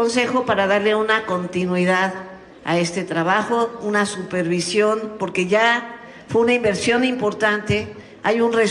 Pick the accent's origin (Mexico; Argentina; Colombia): Mexico; nosotros, como buenos mexicanos, pues somos de tradiciones y seguimos la tradición de la siembra, de los abuelos, de los papás